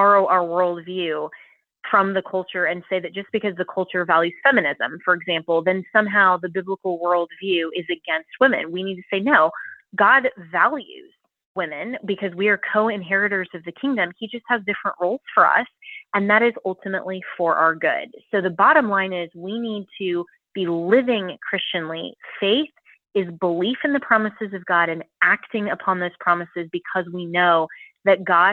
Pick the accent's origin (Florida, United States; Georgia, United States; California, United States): Florida, United States; And so my home state of Florida, for example, is doing a really good job under Governor DeSantis of eradicating diversity, equity, and inclusion.